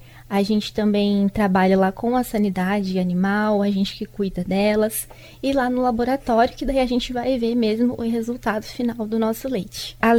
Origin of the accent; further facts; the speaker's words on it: Avaré, São Paulo, Brazil; Eu tenho 26 anos. Eu sou de Avaré, interior de São Paulo, na verdade.